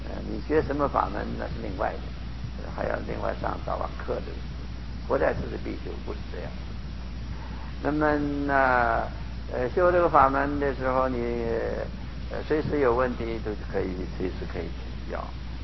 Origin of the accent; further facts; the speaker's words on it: Hong Kong; now in United States; 现在来说你也可以说我是华侨，你可以这么说。不过我是从香港去的